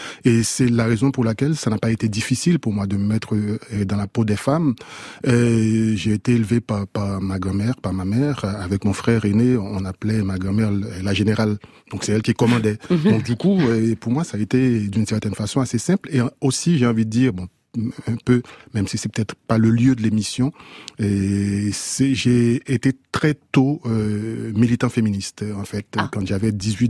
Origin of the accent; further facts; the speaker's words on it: Haiti; je suis d'Haïti, donc forcément, oui. C'est là où il y a le meilleur rhum de la Caraïbe